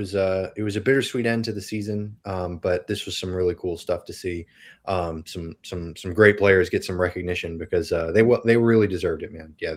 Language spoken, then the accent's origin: English; Denton, Texas, United States; born there; Hey, I was born in Denton, Texas.